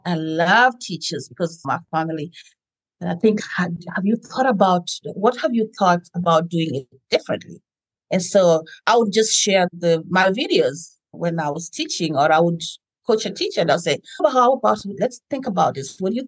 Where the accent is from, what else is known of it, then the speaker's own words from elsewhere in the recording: Kenya; Growing up in Kenya